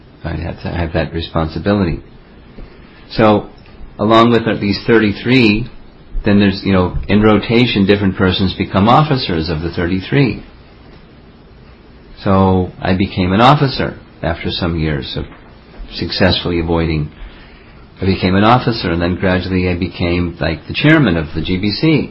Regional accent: New York, United States; There's so many people, and I'm from New York, and I, you know, just going anywhere.

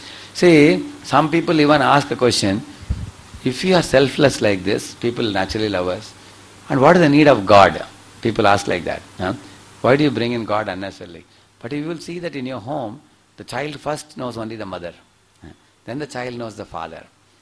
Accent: Tamil Nadu, India; now in Pune, India; Like I am a Tamil fellow, but I am in Pune last 25 years. I am from Tamil Nadu.

